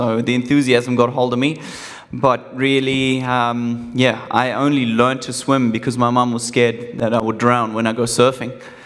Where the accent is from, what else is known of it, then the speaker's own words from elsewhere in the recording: South Africa; moved away; I was basically growing up in South Africa at the time. My family didn't have much